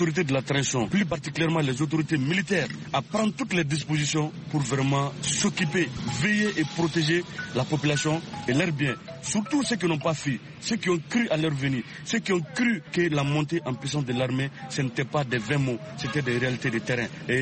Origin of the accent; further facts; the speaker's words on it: Mali; nous pensons qu'aujourd'hui, quelle qu'en soit la situation, nous sommes tous des Maliens.